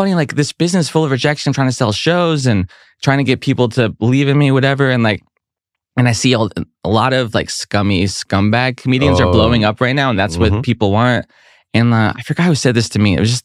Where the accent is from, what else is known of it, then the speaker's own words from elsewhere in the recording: San Diego, California, United States; I'm from San Diego. You ever go there?